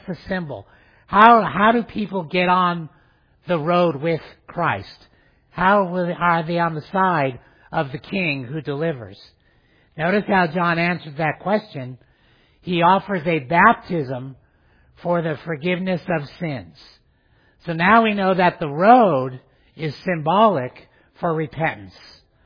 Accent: Arizona, United States; I grew up in Arizona and I grew up in the desert.

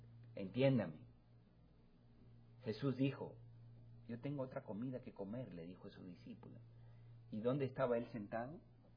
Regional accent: Peru; moved away as an adult; Por lo menos yo salí de Perú cuando tenía 30 años. O sea, tengo más tiempo prácticamente ya ahora sí fuera de mi país que viviendo dentro de mi país.

